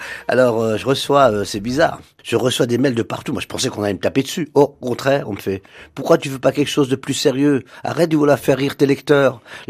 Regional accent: Paris, Île-de-France, France; born there; je suis né à Paris il y a très longtemps, de parents kabyles.

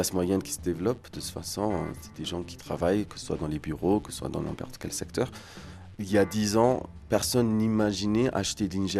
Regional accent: Addis Ababa, Ethiopia; moved away as an adult; Ici, à la capitale, Addis Abeba. C'est là que j'ai fait ma première éducation, donc le lycée Gabriel Mariam, qui est un lycée français. Donc jusqu'à 18 ans, j'étais en Éthiopie, voilà. Et ensuite, en France, j'ai étudié à l'Institut Paul Bocuse.

